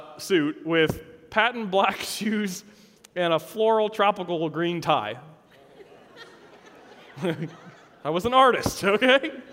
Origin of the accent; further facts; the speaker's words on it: Dallas, Texas, United States; Hey, I am from Dallas, Texas. I flew out here yesterday, short flight, going back tonight.